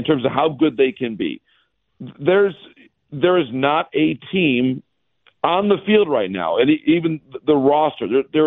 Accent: Michigan, United States; everybody and most people that I know in the game know that I'm from Michigan and live in Michigan.

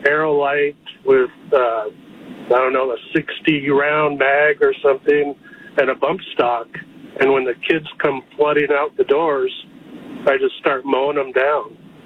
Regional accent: Montana, United States; Well, Lars, I grew up in Montana, and during hunting season in high school, me and my buddies would sometimes go duck hunting or deer hunting after work.

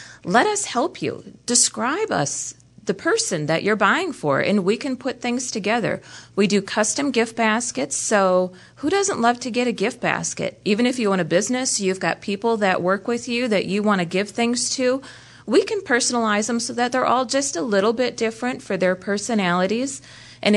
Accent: Burnett, Wisconsin, United States; now in Beaver Dam, United States; I'm not from Beaver Dam. I'm from Burnett.

